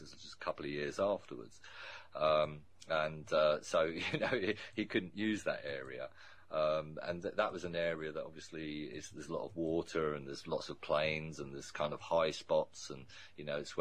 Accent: Ireland; I'm actually Irish. I'm defending English soldiers.

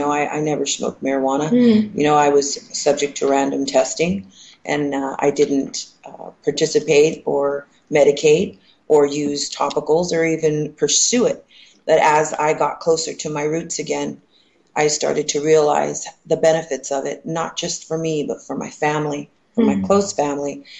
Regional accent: Hawaii, United States; I grew up in Hawaii and I've been here ever since.

